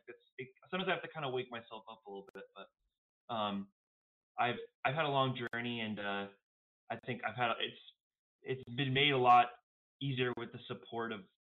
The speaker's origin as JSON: {"language": "English", "town": "Boston", "region": "Massachusetts", "country": "United States", "lives_now": "Los Angeles, United States", "said": "But yeah, I mean, I'm living in LA. I'm from Boston"}